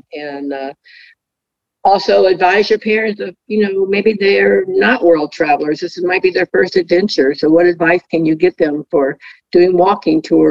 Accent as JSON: {"language": "English", "region": "Kentucky", "country": "United States", "tie": "born or raised there", "said": "You know, I grew up in Kentucky, and my father was a gym dandy, and he always loved to dance."}